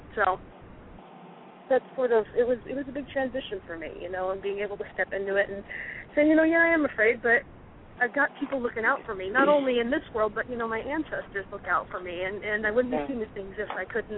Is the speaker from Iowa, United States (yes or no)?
yes; Iowa, United States; moved away; I'm from Iowa, and I moved to New England, and I was trying to find a job